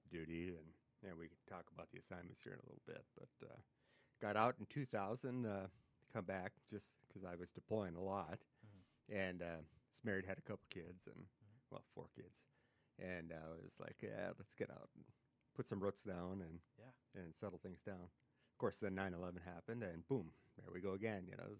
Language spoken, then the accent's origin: English; Glendale, United States; Well, originally I'm from Glendale. We're a small farm north of there. And grew up there, went to high school in Glendale.